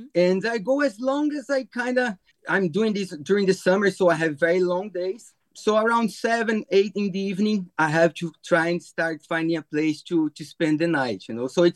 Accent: Brazil; English is a second language; moved away as an adult; now in Ireland; I'm originally from Brazil. I'm in Ireland since 2008.

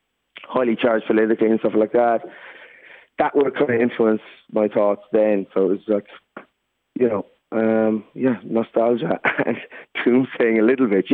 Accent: Cratloe, County Clare, Ireland; where I'm from in Cratloe in County Clare. There's used to be I'm from Gallows Hill.

